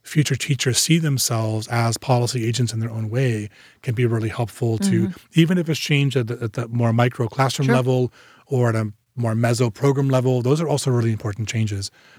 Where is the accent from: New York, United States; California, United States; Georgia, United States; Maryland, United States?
New York, United States; Long Island; born there; where I was born on Long Island in Nassau County.